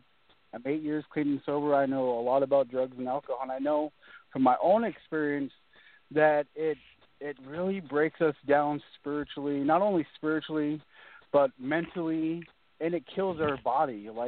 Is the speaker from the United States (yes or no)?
yes; Oregon, United States; So, growing up in Oregon due to drinking